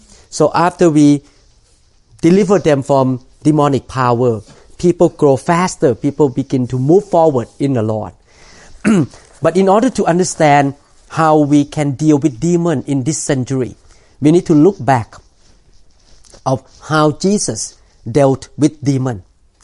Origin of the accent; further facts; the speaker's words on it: Thailand; when I was growing up in Thailand, I, as a non-Christian person